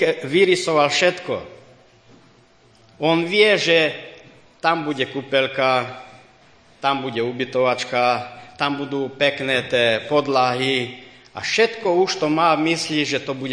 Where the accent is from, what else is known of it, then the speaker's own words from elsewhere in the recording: Romania; To sa stalo v Oradeji u nás v Rumunsku. Keď sme už aj tak priniesli kúsok Rumunska sem k vám